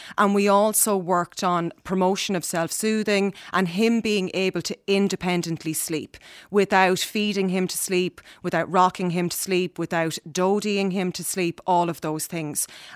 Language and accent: English; Cavan, Ulster, Ireland; now in Kildare, Ireland; I'm not originally from Kildare, I'm originally from Cavan.